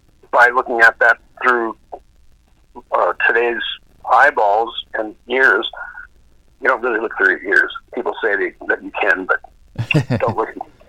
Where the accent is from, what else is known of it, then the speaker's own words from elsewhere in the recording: Duluth, Minnesota, United States; I was from Duluth, Minnesota.